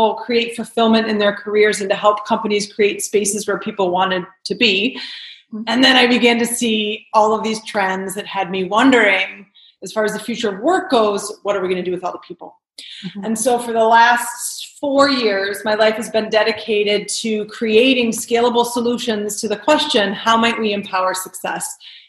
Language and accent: English; Detroit, Michigan, United States; also born or lived in Spain / Brazil / New York / Los Angeles; So I am a Detroit native, born and raised in Detroit, and went to school in Chicago.